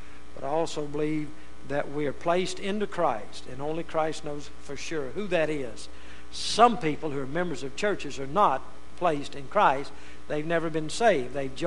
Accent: Rayville, Louisiana, United States; because it was so much like my hometown, just exactly like Rayville, Louisiana.

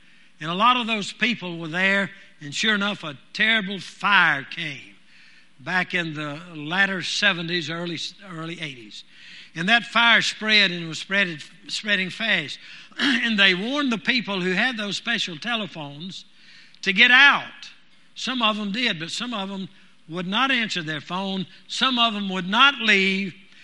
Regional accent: Louisiana, United States; By the way … is right from my hometown, right out of my hometown.

